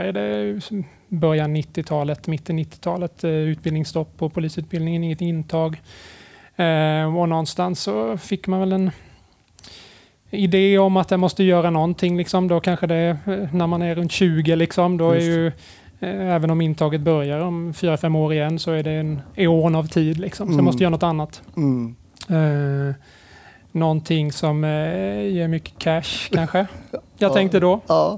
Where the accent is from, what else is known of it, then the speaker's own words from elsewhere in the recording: Kalmar County, Sweden; Jag är från Öland från början, men varit iväg och studerat i Umeå innan.